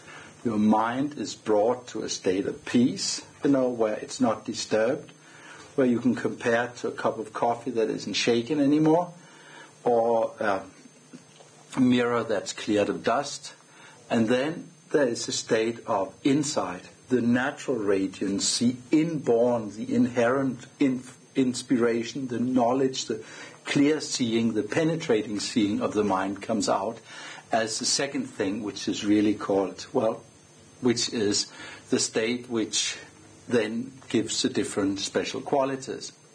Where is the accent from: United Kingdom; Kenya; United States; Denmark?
Denmark; I'm from Denmark, I'm a Lama